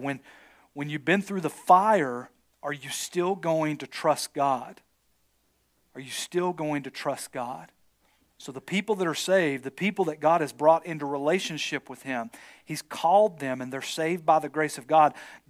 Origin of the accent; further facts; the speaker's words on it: Bible Belt, United States; It's like we're growing up in the Bible Belt here, and everybody says they're a Christian down here.